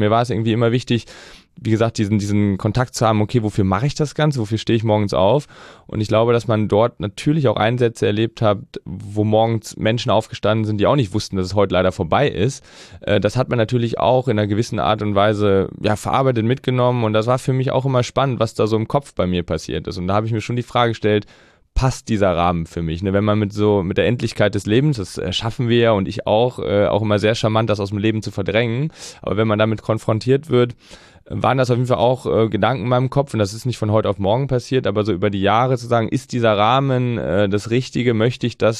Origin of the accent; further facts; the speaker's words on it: Rhineland, Germany; Ich komme aus dem Rheinland und bin dann in Düsseldorf, in der Düsseldorfer Altstadt Streife gefahren.